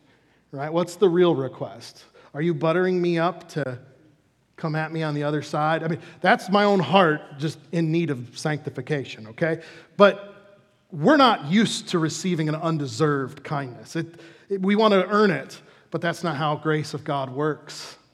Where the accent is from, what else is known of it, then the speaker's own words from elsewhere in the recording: Chicago, Illinois, United States; I mean, I grew up in Chicago. I'm a skeptic, right?